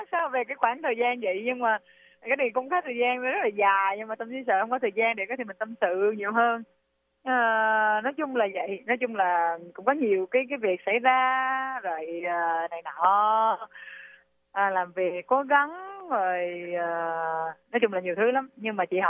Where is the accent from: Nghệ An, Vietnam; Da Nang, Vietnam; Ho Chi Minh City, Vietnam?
Da Nang, Vietnam; accent: Da Nang; Thật ra thì giọng em thì cũng là nghe cái giọng là biết là em là người Đà Nẵng, người kiểu miền Trung rồi